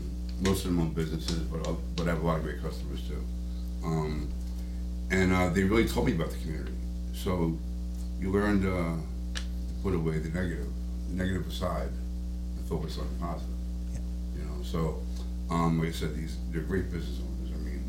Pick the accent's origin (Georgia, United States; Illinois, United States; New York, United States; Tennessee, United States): New York, United States; New York City; also born or lived in New Jersey; So I'm also from the Northeast. So I grew up in Brooklyn, New York. Then I went to Jersey.